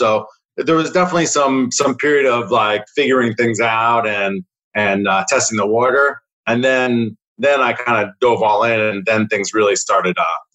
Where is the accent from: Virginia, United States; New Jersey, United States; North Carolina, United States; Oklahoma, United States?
New Jersey, United States; I grew up in New Jersey and like you said, been an entrepreneur my whole life.